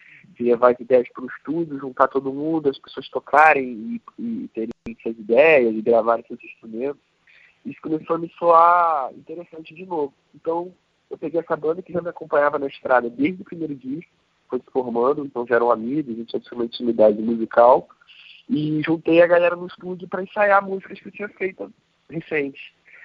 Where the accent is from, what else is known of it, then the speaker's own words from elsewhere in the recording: Rio de Janeiro, Brazil; sou do Rio de Janeiro, tinha voltado pro Rio de Janeiro